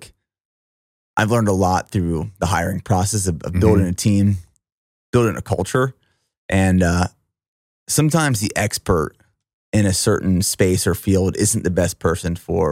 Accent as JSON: {"language": "English", "region": "Pennsylvania", "country": "United States", "tie": "born or raised there", "said": "I grew up in Pennsylvania and I think back to some of the kids I grew up around hunting."}